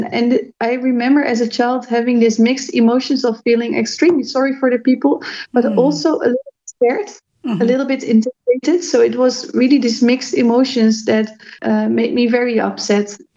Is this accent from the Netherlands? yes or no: yes; Netherlands; I grew up in a provincial city that has about 250,000 inhabitants. I don't know if you're familiar with that, but in the Netherlands, we don't have huge cities. So this is already the sixth or the seventh biggest city in the country. It's a very small country where I'm from.